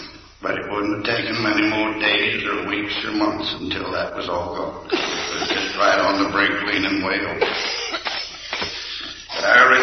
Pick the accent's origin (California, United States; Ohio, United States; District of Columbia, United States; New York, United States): District of Columbia, United States; Washington; And I am from Washington, D.C.